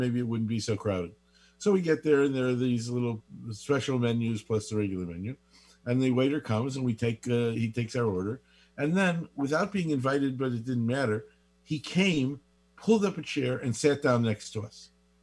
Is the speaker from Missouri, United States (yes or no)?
no; Chicago, Illinois, United States; now in San Diego, United States; I live in San Diego. I grew up in Chicago.